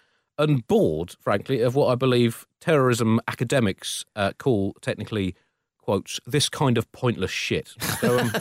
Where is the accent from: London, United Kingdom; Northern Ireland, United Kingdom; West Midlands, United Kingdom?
London, United Kingdom; I was not thinking, as a Londoner, right, I hope the mayor gets a bit creative on this one.